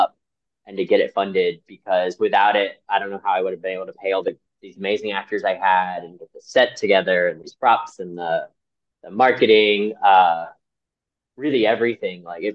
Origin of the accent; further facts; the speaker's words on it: United States; now in United Kingdom; I'm from the States. I knew I wanted to get out of the States to expand my horizons.